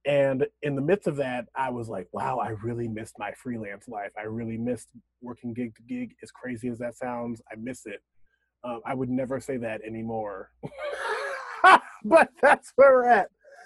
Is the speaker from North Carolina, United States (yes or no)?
no; Omaha, Nebraska, United States; I was a black man from Omaha, Nebraska